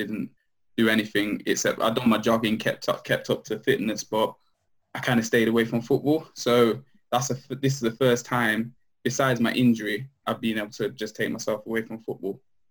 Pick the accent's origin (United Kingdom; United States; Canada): United Kingdom; Nottingham, East Midlands; also born or lived in London; So I moved from London about five. So me and my mum and my brother moved up to Nottingham. And I played for a local team in Nottingham, Calvert & Miners Welfare.